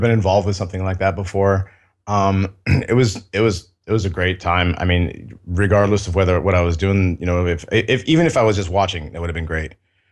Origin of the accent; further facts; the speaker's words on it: East Coast, United States; Well, I grew up on the East Coast, and I lived in a neighborhood where there were a lot of Jews.